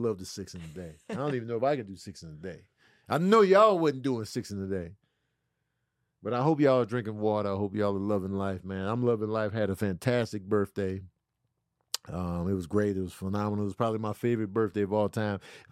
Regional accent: Chicago, Illinois, United States; So, you know, growing up in Chicago's big segregation. So this introduced me to a whole nother culture I had no idea about. Like growing up in Chicago, it was mainly black and white. We lived on the black side of town.

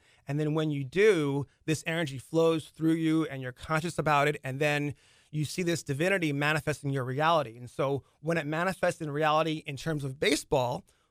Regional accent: Leawood, Kansas, United States; I was floating over my hometown of Leawood, Kansas.

